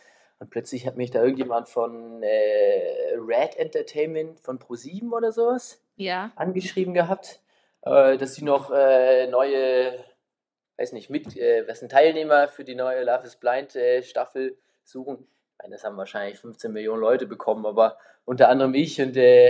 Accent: Kiel, Schleswig-Holstein, Germany; moved away as an adult; now in Heidelberg, Germany; 2015 bin ich nach Heidelberg gezogen, also ich komme ursprünglich aus Kiel, bin da groß geworden, bin da zur Schule gegangen, habe da mein Abi gemacht

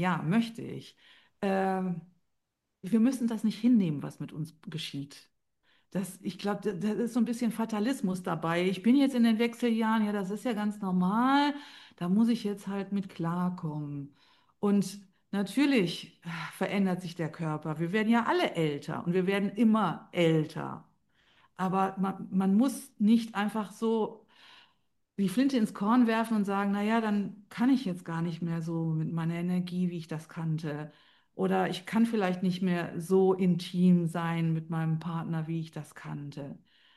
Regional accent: Wuppertal, North Rhine-Westphalia, Germany; born there

